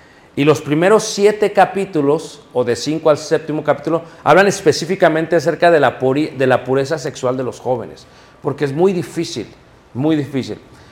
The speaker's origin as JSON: {"language": "Spanish", "country": "Mexico", "said": "eso del perreo no sé qué es, porque yo soy mexicano."}